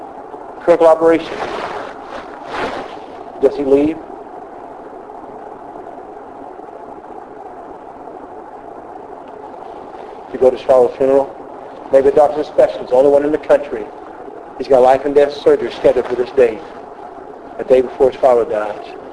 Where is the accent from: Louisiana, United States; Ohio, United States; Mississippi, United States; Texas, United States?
Texas, United States; I know people do that farther up north, but see, I'm from Texas.